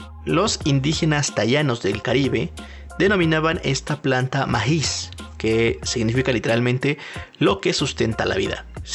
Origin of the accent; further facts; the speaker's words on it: Mexico; Este centro internacional está ubicado en México, aquí mismo, aquí de donde soy yo, de donde les estoy hablando, en donde me encuentro en este momento.